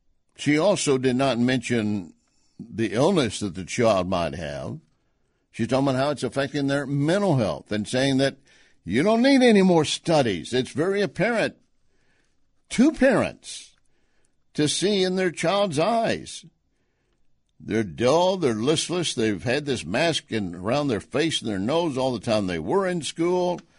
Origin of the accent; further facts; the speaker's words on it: Texas, United States; And that I'm very familiar with because I'm from Texas.